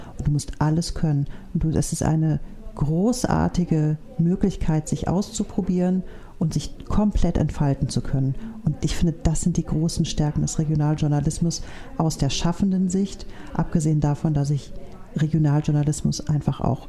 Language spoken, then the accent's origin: German; North Rhine-Westphalia, Germany; Also ich komme aus der Nähe von Köln. Das heißt, logischerweise wäre ich eigentlich da gelandet.